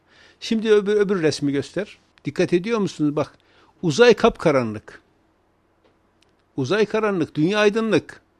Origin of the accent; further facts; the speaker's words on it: Erzurum, Turkey; Vallahi ben Erzurumluyum diye biraz da hava atıyorum